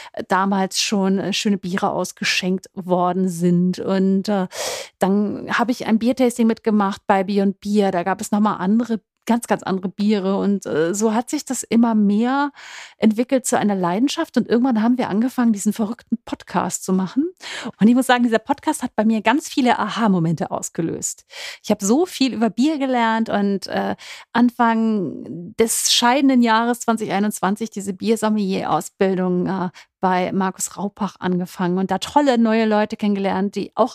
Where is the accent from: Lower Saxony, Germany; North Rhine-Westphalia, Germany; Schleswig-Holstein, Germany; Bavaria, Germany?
Schleswig-Holstein, Germany; Flensburg; Ich komme aus Flensburg, das heißt, ich bin irgendwie mit diesem Plop groß geworden, mit dieser ganzen Werner-Geschichte und der braunen Flasche.